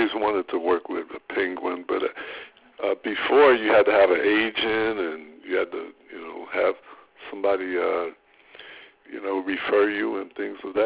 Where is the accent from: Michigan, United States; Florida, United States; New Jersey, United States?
New Jersey, United States; East Orange; now in West Orange, United States; I grew up in East Orange in New Jersey, which is two towns over. I live in West Orange now.